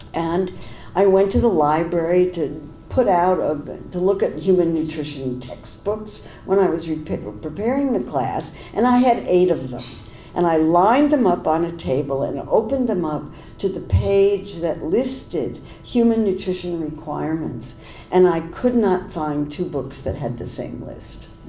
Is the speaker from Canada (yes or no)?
no; Berkeley, California, United States; I didn't really understand the difference between Democrats and Republicans, because I came from Berkeley and we thought they were all the same.